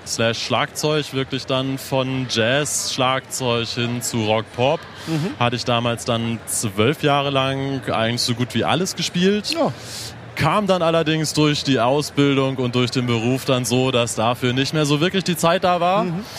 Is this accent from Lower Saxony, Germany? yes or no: yes; Hanover, Lower Saxony, Germany; komme aus Hannover.